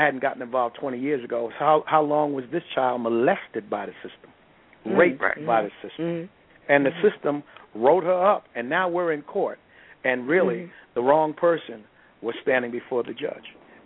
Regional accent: Virginia, United States; and come on, Kay, we're from Virginia. You know how our family is. You know, we come in all shades.

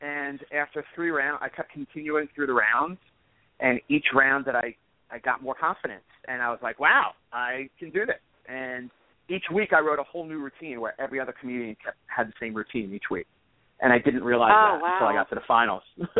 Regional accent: Marlboro, New Jersey, United States; being brought up in the East Coast, and I was raised in New Jersey in Marlboro, Monmouth County, all my friends were funny.

